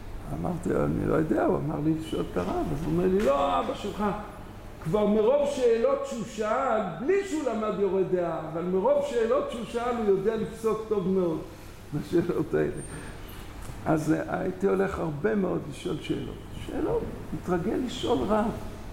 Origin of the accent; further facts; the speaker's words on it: Kfar Pines, Haifa District, Israel; שמילדות התחנכתי, גדלתי בכפר פינס